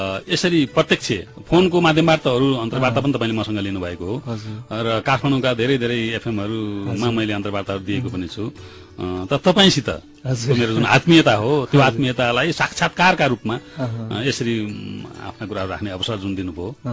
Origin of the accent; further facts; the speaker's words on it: Krishna Gandaki, Gandaki Province, Nepal; born there; त्यही कृष्ण गण्डकी गाविसको वडा नम्बर 2 2015 साल असार 14 गते म जन्मिएको हुँ। म एउटा ब्राह्मण परिवारमा पठित, एउटा पण्डित ब्राह्मण परिवारमा जन्मिएको हुँ